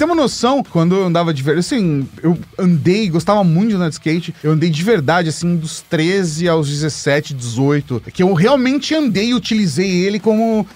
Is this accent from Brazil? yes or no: yes; São Caetano do Sul, São Paulo, Brazil; eu cresci em São Caetano do Sul, que é uma cidade que não é tão esburacada, por exemplo, quanto São Paulo, né?